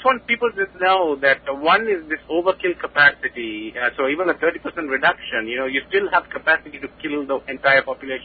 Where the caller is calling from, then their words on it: East Setauket, New York, United States; It's here in East Setauka.